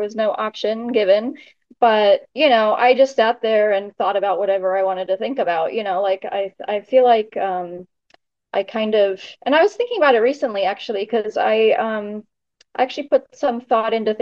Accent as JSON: {"language": "English", "country": "South Africa", "tie": "born there", "moved": "yes", "said": "I was originally born in South Africa. I am a South African. And yeah, in South Africa, things are very different than here, obviously. My family was sort of multicultural."}